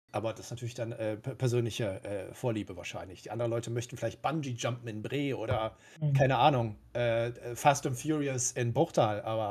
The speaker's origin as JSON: {"language": "German", "town": "Cologne", "region": "North Rhine-Westphalia", "country": "Germany", "said": "dass ich vielleicht ein bisschen viel erzähle als Kölner die ganze Zeit"}